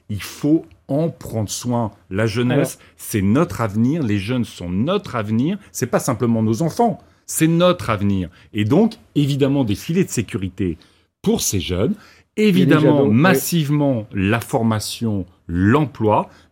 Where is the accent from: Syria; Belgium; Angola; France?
France; Hauts-de-France; Moi, vous savez, je viens de Picardie. Dans mon village où je suis né, vous n'avez plus de gare avec un. Il n'y a pas de train qui passe, il n'y a pas les bus, il n'y a pas le métro, il n'y a pas le tram.